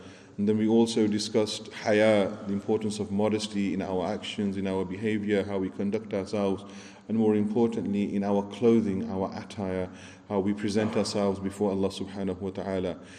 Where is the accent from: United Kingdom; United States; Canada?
United Kingdom; We as British especially, we should be used to the line system.